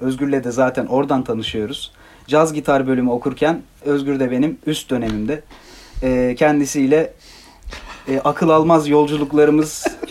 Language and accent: Turkish; Istanbul, Turkey; 92 İstanbul doğumluyum. İstanbul'da büyüdüm. İstanbul'da yetiştim.